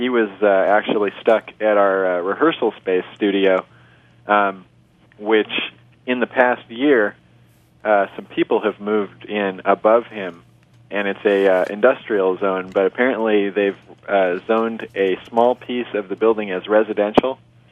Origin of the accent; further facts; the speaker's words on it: California, United States; There I go saying like again because I'm from California.